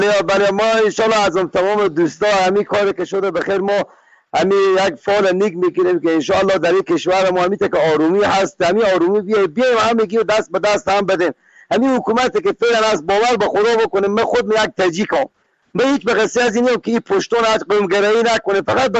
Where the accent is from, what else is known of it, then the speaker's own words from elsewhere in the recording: Afghanistan; ما خود ما افغانیم